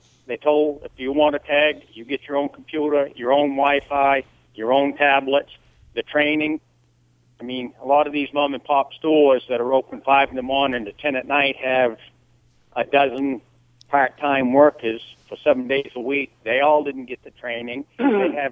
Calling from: Lincoln, United States

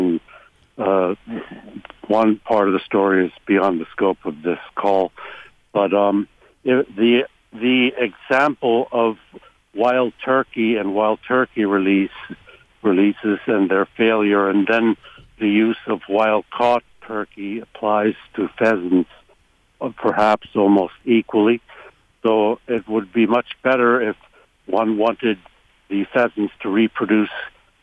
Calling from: Unity, Maine, United States

